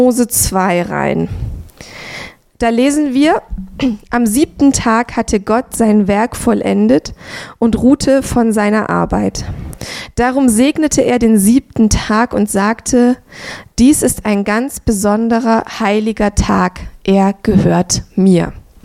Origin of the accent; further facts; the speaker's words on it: Southern Germany, Germany; Ich bin im Süden Deutschlands aufgewachsen